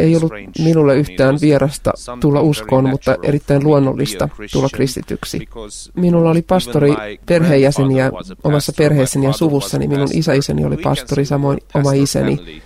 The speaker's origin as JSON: {"language": "Finnish", "town": "Brașov", "region": "Brașov County", "country": "Romania", "tie": "born or raised there", "also_born_or_lived": "Cluj-Napoca / Germany", "first_language": "Hungarian", "second_language": "Finnish", "said": "olen jo lapsuudesta asti oppinut puhumaan näitä 3 eri kieltä. Alueella puhutaan siis saksaa, romaniaa ja unkaria, ja minun äidinkieleni on unkari. Kävin kouluani Brașovin kaupungissa ja myöhemmin myös muissa kaupungeissa. Muutimme, koska isäni oli pastori myöskin."}